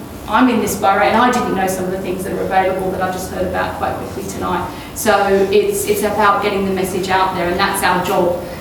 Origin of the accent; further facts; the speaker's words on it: Australia; You know, I'm Australian. You know, we come from a mindset where we're going to have a go. That's what we do in Australia.